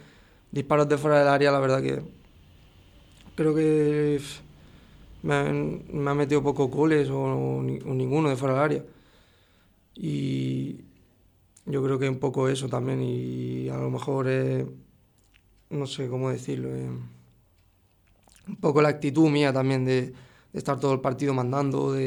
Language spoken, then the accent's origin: Spanish; Barcelona, Catalonia, Spain; A pesar de yo, que soy de Barcelona